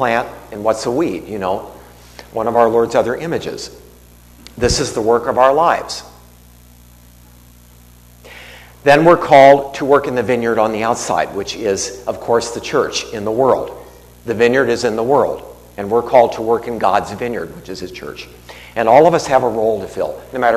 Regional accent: Ohio, United States; I grew up in Ohio, and I don't recall any strawberry fields in Ohio

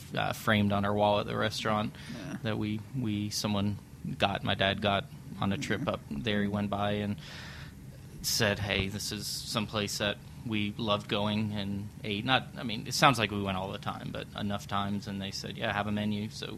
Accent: Roslyn, New York, United States; also born or lived in Jacksonville, Florida / Greenwood, South Carolina; now in South Carolina, United States; I was born in New York, lived, I believe, till around 1979 in Roslyn. So not the Roslyn of now, but the Roslyn of the past. Best bagels you could ever eat, and I do remember that. Then we moved to Jacksonville, Florida

